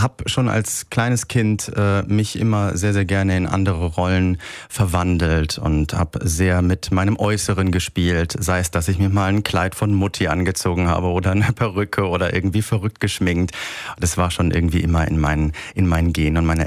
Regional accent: Siegen, North Rhine-Westphalia, Germany; born there; Ich bin in Siegen geboren, das heißt gar nicht so weit von meiner Heimat damals

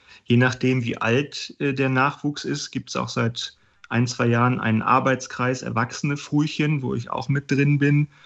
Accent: Hilden, North Rhine-Westphalia, Germany; born there; Also ich bin in Hilden geboren und dann mit dem Rettungswagen zur Kinderintensivstation nach Wuppertal transportiert worden.

